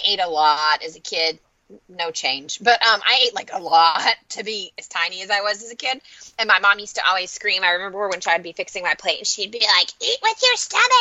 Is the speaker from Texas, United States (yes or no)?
no; Kentucky, United States; We're from Kentucky. Like, seriously, you getting some ammo.